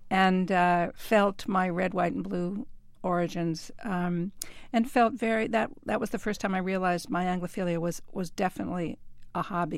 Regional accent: California, United States; also born or lived in England; even as a little girl growing up in California, wishing it would rain so it would look more like England.

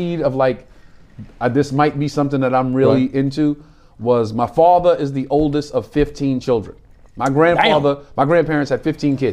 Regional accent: Brooklyn, New York, United States; born there; I was born in Brooklyn. My parents are from South Carolina.

